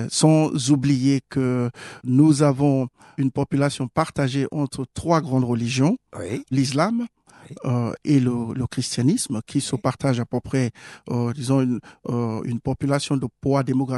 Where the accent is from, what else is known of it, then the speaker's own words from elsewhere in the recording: Otukpo, Benue, Nigeria; first language Idoma; French is a second language; je suis né dans le groupe ethnique Idoma. Donc, je suis originaire de la ville d'Otukpo et précisément du village d'Upu, où la langue parlée est la langue Idoma.